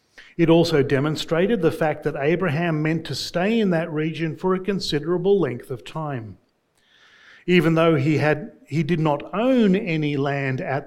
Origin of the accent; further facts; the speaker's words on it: Australia; Now, as an Australian, for me personally, whenever I hear the name Beersheba, my heart swells with pride